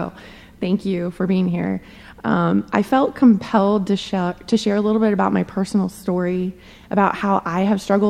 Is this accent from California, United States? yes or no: yes; California, United States; And I grew up in California, so my family during this time was all the way on the other side of the country